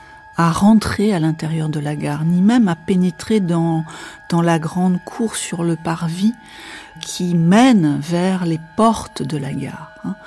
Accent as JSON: {"language": "French", "town": "Montcy-Notre-Dame", "region": "Grand Est", "country": "France", "tie": "born there", "said": "je suis née à Montcy-Notre-Dame, donc c'est tout près de Charleville-Mézières, donc dans l'Est, près de la frontière belge."}